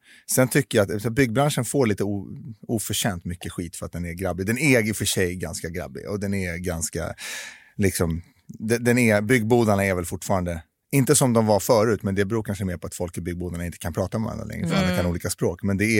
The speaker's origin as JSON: {"language": "Swedish", "town": "Stockholm", "region": "Stockholm County", "country": "Sweden", "tie": "born or raised there"}